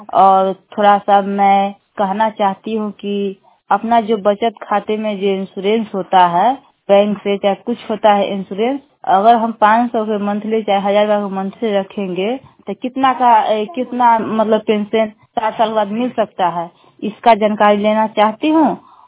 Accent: Bishanpur Bathua, India; बिशनपुर बथुआ के रहने वाली हूँ, वार्ड 7।

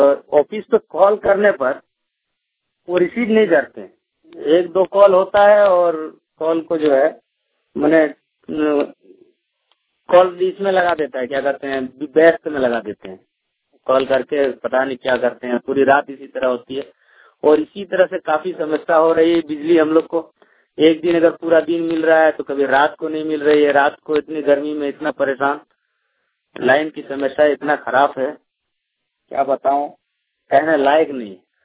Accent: Jamtara, Jharkhand, India; मैं जिला जामताड़ा प्रखंड जामताड़ा पंचायत दुलाडी के रहने वाला हूँ।

